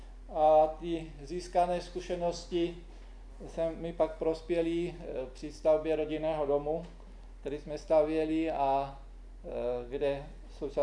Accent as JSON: {"language": "Czech", "region": "eastern Slovakia", "country": "Slovakia", "tie": "born or raised there", "said": "No a pocházím ze Slovenska, narodil jsem se na Slovensku."}